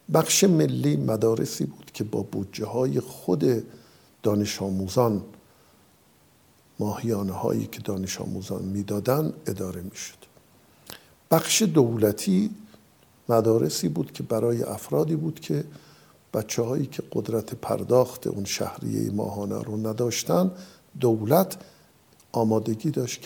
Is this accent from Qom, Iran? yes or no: yes; Qom, Iran; born there; در یک خانواده 100% روحانی متولد شدم در شهر قم. پدرم اهل یکی از روستاهای اطراف اردکان یزد بود